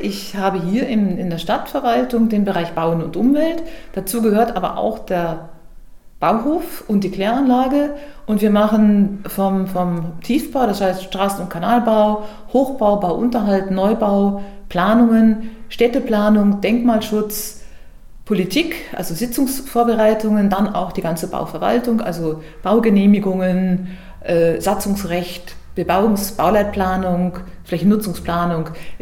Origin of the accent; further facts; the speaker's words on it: Mönchengladbach, North Rhine-Westphalia, Germany; accent: Rhenish; now in Bavaria, Germany; Ich bin gebürtig aus Nordrhein-Westfalen.